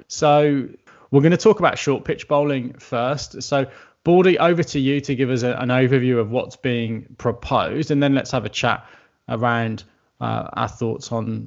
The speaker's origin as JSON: {"language": "English", "region": "England", "country": "United Kingdom", "tie": "born or raised there", "lives_now": "Australia", "said": "as a kid growing up in England"}